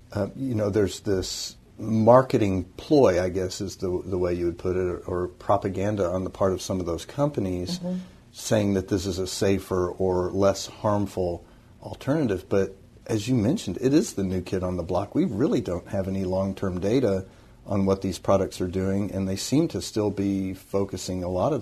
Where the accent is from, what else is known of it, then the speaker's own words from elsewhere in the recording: Tennessee, United States; I grew up in East Tennessee, and I know similarly in certain rural parts of Kentucky, snuff is a big thing still.